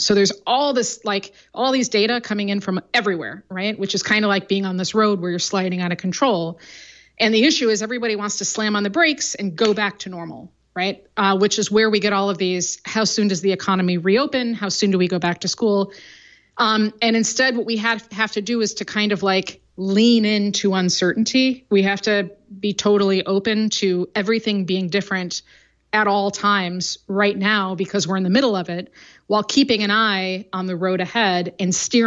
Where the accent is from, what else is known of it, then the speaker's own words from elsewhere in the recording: Midwest, United States; I grew up in the Midwest, so like part of learning how to drive is you have to prove you can drive on ice.